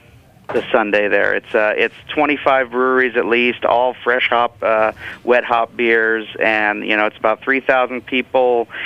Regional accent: Yakima, Washington, United States; and you know, I grew up in Yakima, so I'm spoiled

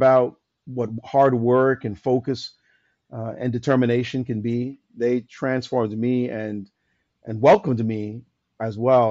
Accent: Brooklyn, New York, United States; also born or lived in Jamaica; It was 2 years after I came to Brooklyn that I picked up chess. And I grew up in Brownsville, which, as you know, is Mike Tyson's Brownsville.

